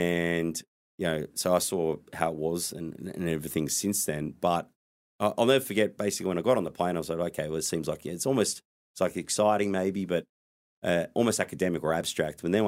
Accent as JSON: {"language": "English", "town": "Wollongong", "region": "New South Wales", "country": "Australia", "tie": "born or raised there", "said": "So that's seat of Cunningham, Wollongong, my hometown, where I was born, raised, and lived for a very long time."}